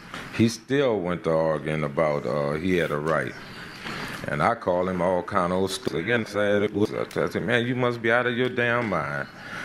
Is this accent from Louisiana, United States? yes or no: yes; Gretna, Louisiana, United States; I was raised in Gretna, in a part of Gretna that was called McDonaldville, and my family owned property there.